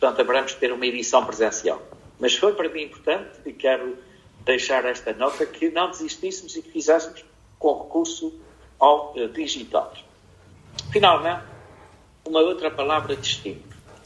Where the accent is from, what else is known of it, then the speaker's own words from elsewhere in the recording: Azores, Portugal; enquanto cidadãos, enquanto açorianos, que somos uma realidade em que cada ilha vale também por si e pelo tudo